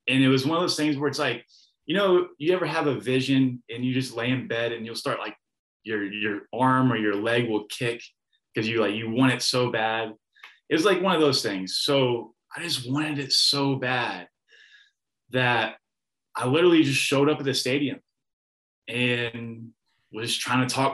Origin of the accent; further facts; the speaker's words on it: Louisville, Kentucky, United States; I want to go big and I want to play for University of Louisville. It's my hometown.